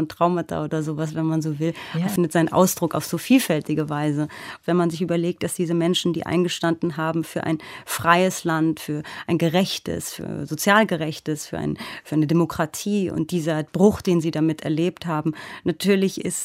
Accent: Germany; born or raised there

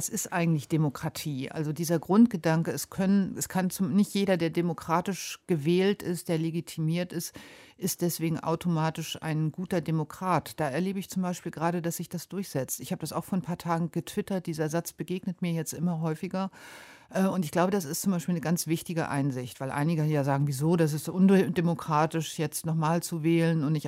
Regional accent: Schleswig-Holstein, Germany; Ich bin an der Ostsee aufgewachsen, meine Großmutter hat mir noch viel vom Krieg erzählt. Es kamen Flüchtlinge direkt durch die Neustädter Bucht, wo ich geboren wurde.

